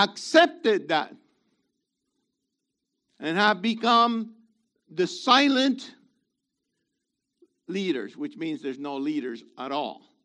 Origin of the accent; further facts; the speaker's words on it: Puerto Rico; I'm from Puerto Rico, so I'm a target